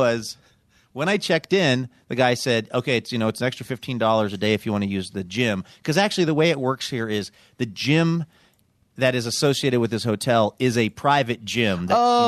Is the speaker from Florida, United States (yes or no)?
no; Seattle, Washington, United States; And I said, I'm from Seattle, which is a weird thing to say.